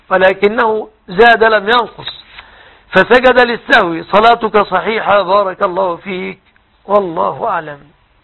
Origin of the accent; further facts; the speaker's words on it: Egypt; أن يحفظ بلادنا مصر